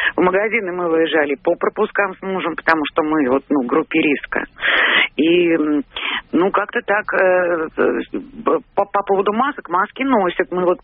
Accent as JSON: {"language": "Russian", "region": "Moscow", "country": "Russia", "said": "Я москвичка, но сразу, как только объявили нам карантин, мы уехали в загородный дом, ну, на дачу"}